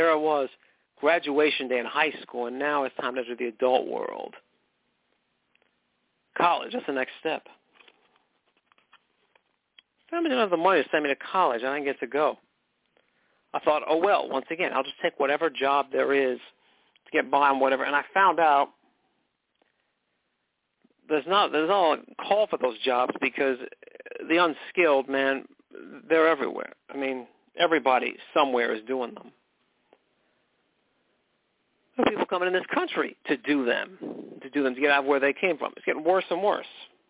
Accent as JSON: {"language": "English", "town": "McKinleyville", "region": "California", "country": "United States", "tie": "born or raised there", "said": "personally, I'm a soul from the town of McKinleyville, California. Where horses have the right of way. I'm from McKinleyville, and you know what?"}